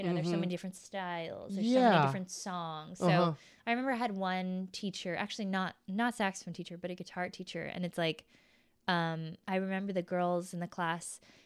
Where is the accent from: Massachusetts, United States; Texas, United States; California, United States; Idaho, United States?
Massachusetts, United States; Boston; And for me, growing up in Boston, there were also opportunities to like go play at jam sessions.